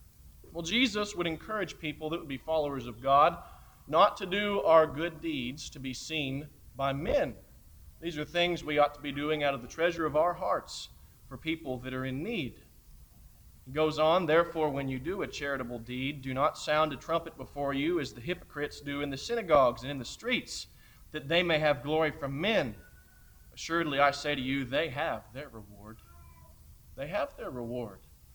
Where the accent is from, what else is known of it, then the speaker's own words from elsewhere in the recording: California, United States; also born or lived in Missouri; now in Kentucky, United States; I grew up in California. I lived in Missouri for a couple of years. I live in Kentucky now